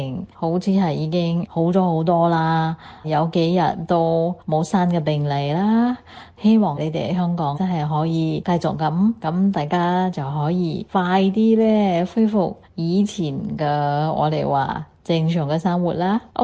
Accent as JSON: {"language": "Cantonese", "country": "Singapore", "said": "對我哋新加坡人嚟講咧"}